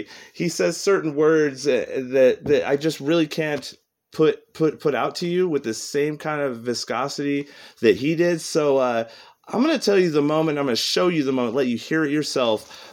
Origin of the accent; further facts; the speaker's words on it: Washington, United States; I am from Washington. This is where I'm at.